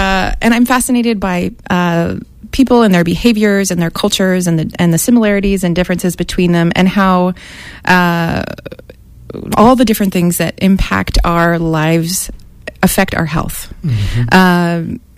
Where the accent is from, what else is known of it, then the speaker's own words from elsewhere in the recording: San Francisco, California, United States; also born or lived in Monterey Peninsula, United States / Seattle, United States / Montreal, Canada; So originally I am a California native. I'm from San Francisco, Bay Area. That's where I grew up and then spent some years in the Monterey Peninsula.